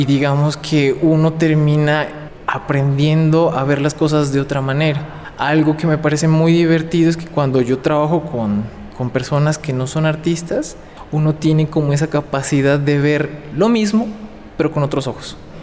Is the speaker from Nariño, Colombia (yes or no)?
yes; Pasto, Nariño, Colombia; vivo en la ciudad de Pasto, soy pastuso desde hace 3 décadas